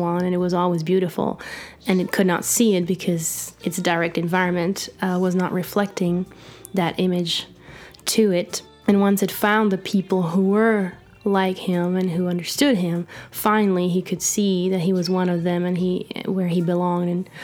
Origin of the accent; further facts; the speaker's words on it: Belgium; English is a second language; now in Nashville, United States; I'm an artist from Belgium, pop alternative artist, and I live now in Nashville, Tennessee.